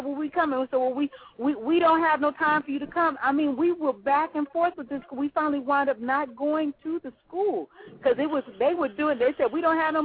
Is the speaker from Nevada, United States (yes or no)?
no; Compton, California, United States; I'm from the hood. I grew up in Compton, and Compton is a little town in Southern California.